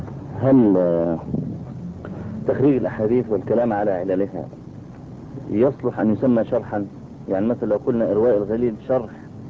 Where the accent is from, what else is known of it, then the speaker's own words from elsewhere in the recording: Egypt; يعني احنا عندنا في مصر الموظف ياخذ 40 جنيه مثلا او 50